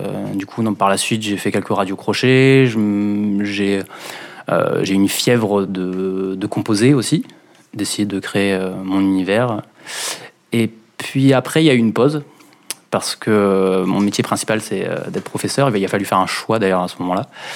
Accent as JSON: {"language": "French", "region": "Hauts-de-France", "country": "France", "said": "Alors, je suis originaire du Pas-de-Calais."}